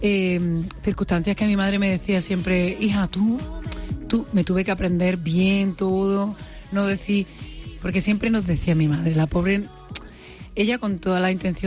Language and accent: Spanish; Granada, Andalusia, Spain; Almanjayar está inspirada en esa historia que estoy escribiendo en ese libro, que es de donde vengo